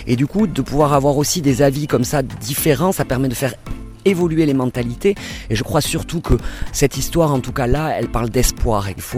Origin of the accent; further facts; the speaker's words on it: Nouvelle-Aquitaine, France; je viens du Pays Basque